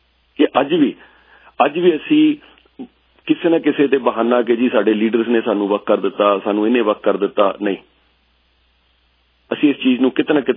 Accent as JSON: {"language": "Punjabi", "region": "Punjab", "country": "India", "said": "ਮੈਂ ਪੰਜਾਬ ਤੋਂ ਹਾਂ, ਮੈਂ ਇੰਡੀਆ ਤੋਂ ਹਾਂ, ਮੈਂ ਰਾਜਪੂਤ ਹਾਂ।"}